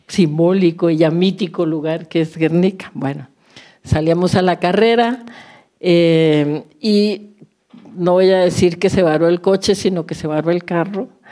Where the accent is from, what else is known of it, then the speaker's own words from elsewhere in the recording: Colombia; Es que nosotros somos así. Es que un colombiano no se queda varado.